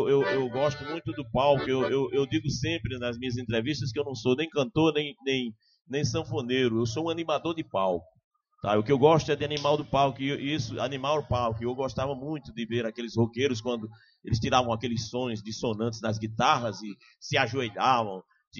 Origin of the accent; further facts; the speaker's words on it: Pombal, Paraíba, Brazil; Eu fui criado com os Daniel lá em Pombal, que eram os membros de um quilombo, eles eram quilombolas.